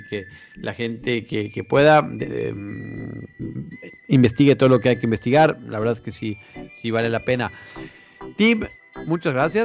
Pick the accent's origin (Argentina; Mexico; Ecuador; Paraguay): Mexico; Mexico City; Yo soy del DF, soy del centro, pero mi familia, mi papá es de Guadalajara, mi mamá es del norte, entonces no se celebra por allá el Día de Muertos.